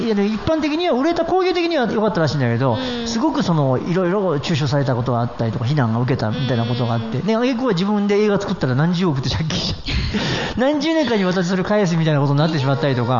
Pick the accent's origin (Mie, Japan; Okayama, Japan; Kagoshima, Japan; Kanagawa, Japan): Mie, Japan; 三重の JR 線、これうちの田舎なんですよね、まあ、うちの田舎は本当にあの伊勢島っていって海のそばなんですけど、はい、山もやっぱり奈良の方に近いところはやっぱりね山もあったりしますからね